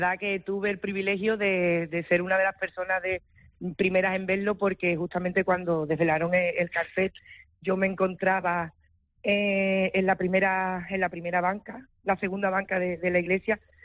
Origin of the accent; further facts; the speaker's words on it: Almonte, Andalusia, Spain; con mi pueblo de Almonte cuidándome en todo momento